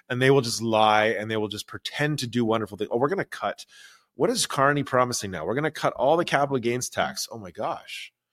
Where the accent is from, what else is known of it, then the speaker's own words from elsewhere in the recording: Canada; Well, I'm Canadian. I love Canada.